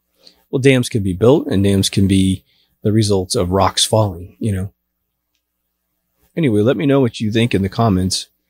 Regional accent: Kansas, United States; I'm from Kansas.

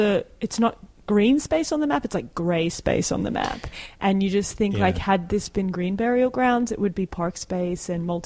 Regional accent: Australia; I am from Australia.

